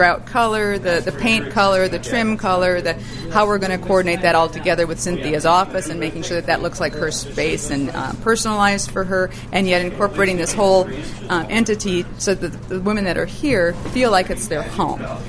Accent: Minnesota, United States; now in Fresno, United States; Otherwise, I hail from the Midwest, from the mighty state of Minnesota.

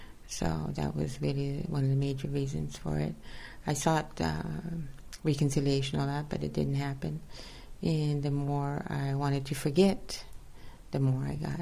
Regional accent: Fresno, California, United States; Yes, I am from Fresno.

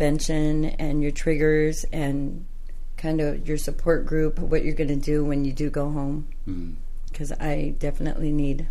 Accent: Madera, California, United States; I'm from Madera.

